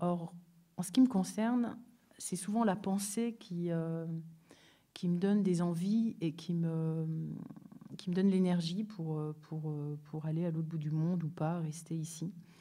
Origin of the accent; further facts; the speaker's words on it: Paris, Île-de-France, France; born there; ce qui fait ma vie ici en France, où je suis née, à Paris.